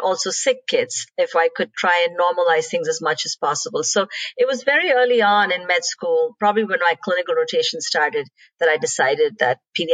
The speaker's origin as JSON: {"language": "English", "country": "India", "tie": "born or raised there", "said": "I grew up in India."}